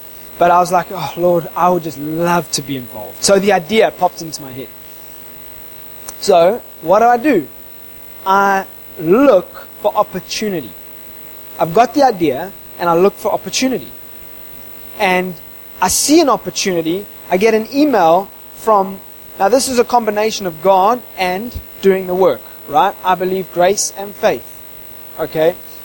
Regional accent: England, United Kingdom; born there; I was born in England, so I have it in my heritage.

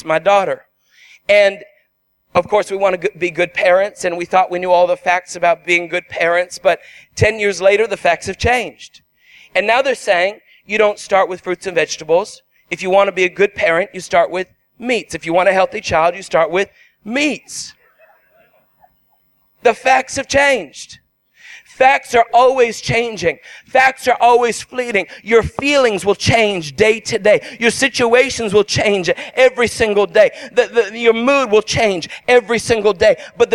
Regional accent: Canada; I remember being a little child in Canada, and I grew up in Canada. I'm a Canadian. My wife and I and our children were all Canadians. And we grew up in Canada.

